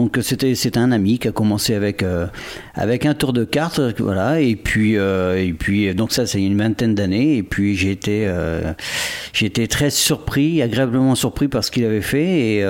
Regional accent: Le Mans, Pays de la Loire, France; now in La Rochelle, France; Non, je suis originaire du Mans, la Sarthe.

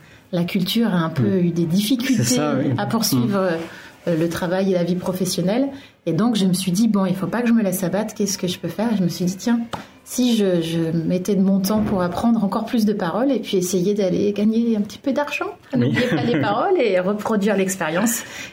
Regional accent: Île-de-France, France; also born or lived in Paris; Je suis née à Paris, j'ai grandi en région Île-de-France, mais maintenant je suis en Eure-et-Loire, à côté de Chartres.

